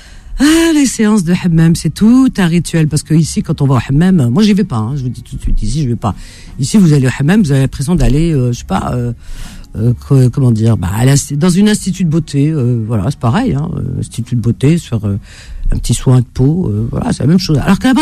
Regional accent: Algeria; born there; mes vacances dans ma ville natale en Algérie

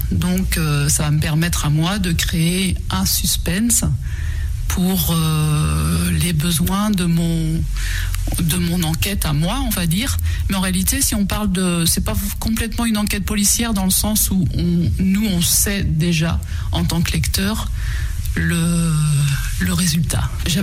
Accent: Maulévrier, Pays de la Loire, France; ça se passe dans mon village natal, c'est-à-dire à Molévrier.

